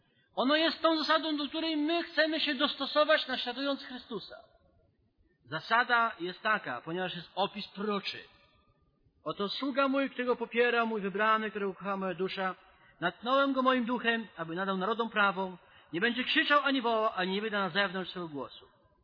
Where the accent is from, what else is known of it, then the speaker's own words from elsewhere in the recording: Lublin Voivodeship, Poland; my z Lubelskiego, że warszawiacy to są warszawiacy.